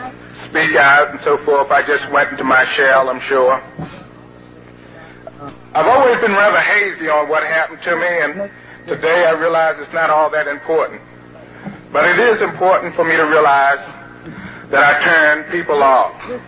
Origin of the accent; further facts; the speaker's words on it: Newport News, Virginia, United States; born there; I was born in Newport News, Virginia. My father was an African Methodist Episcopal minister.